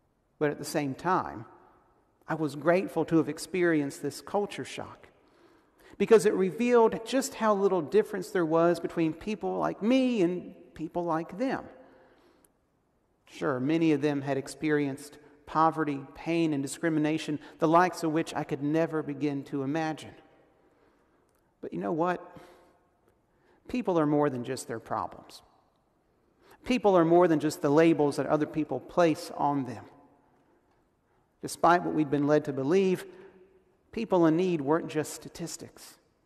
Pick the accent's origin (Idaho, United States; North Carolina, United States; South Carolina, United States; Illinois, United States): North Carolina, United States; St. Pauls; And it's a wonderful place to call my hometown. It's a small community just south of Fayetteville, right on I-95. It's home to about 2,000 people